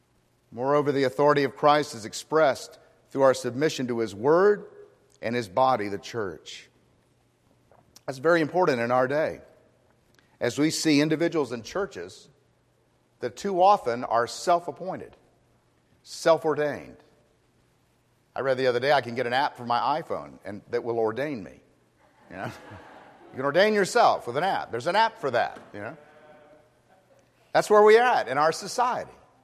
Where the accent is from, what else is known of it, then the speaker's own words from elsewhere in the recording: Miami, Florida, United States; also born or lived in Orlando; I grew up in Florida and Miami and Orlando, and we spent a great deal of our time in citrus groves when they used to dot the landscape.